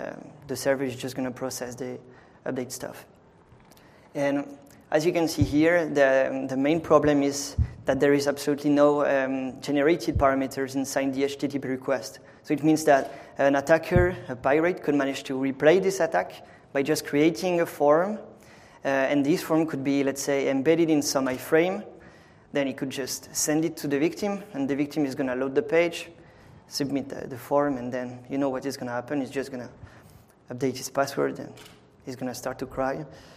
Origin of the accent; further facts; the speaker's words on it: France; English is a second language; So as you maybe noticed it with my accent, well, I'm French. French student, last year of master